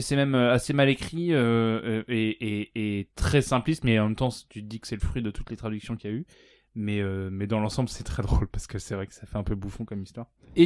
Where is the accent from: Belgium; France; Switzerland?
Belgium; Antwerp, Flanders; Évidemment que je viens d'Anvers.